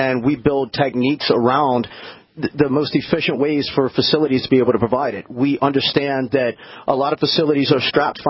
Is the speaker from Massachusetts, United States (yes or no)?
no; Louisiana, United States; being that I'm from South Louisiana, where it's 81 degrees today.